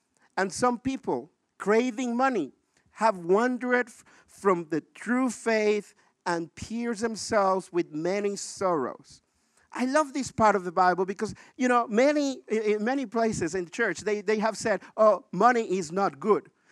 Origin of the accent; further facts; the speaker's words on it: Mexico; you know, I grew up in Mexico, and when I was young, I had the blessing to have a mom. I come from a single mother family.